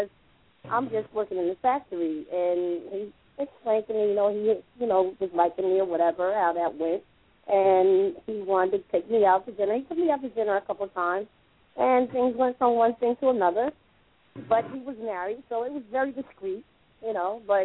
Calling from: Atlanta, Georgia, United States; And I'm calling from Atlanta, Georgia.

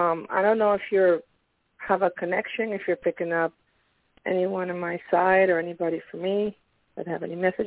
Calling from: Pennsylvania, United States; calling from Pennsylvania.

